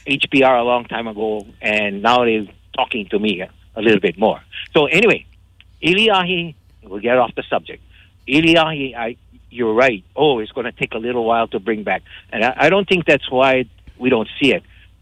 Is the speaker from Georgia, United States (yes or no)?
no; Hawaii, United States; I'm not the right color for OHA. I am Hawaiian, Kanaka, but I'm not the right color.